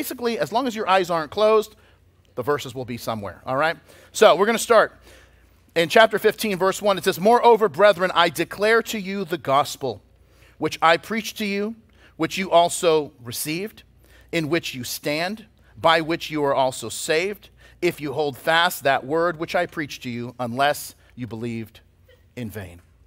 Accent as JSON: {"language": "English", "town": "Boston", "region": "Massachusetts", "country": "United States", "tie": "born or raised there", "said": "In my sister's basement, and I grew up in Boston, and that's where she lives."}